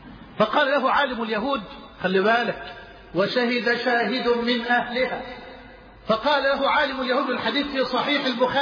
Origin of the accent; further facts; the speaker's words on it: Egypt; إلى بلدنا مصر